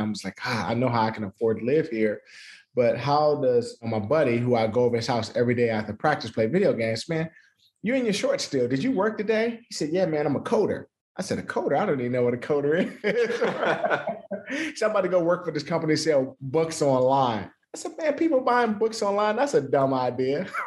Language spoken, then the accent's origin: English; Washington, District of Columbia, United States; I'm from the state I'm from Washington, D.C., not the state of Washington.